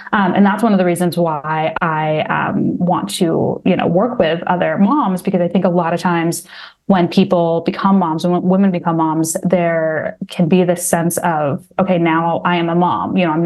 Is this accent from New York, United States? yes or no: no; Washington, United States; I am from Washington State originally, so I wanted it to be set there. I had a dog named Lola when I was growing up